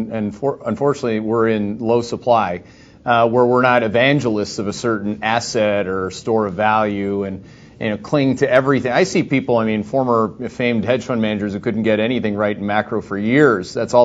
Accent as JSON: {"language": "English", "country": "Canada", "said": "which I know very well as a Canadian hockey player"}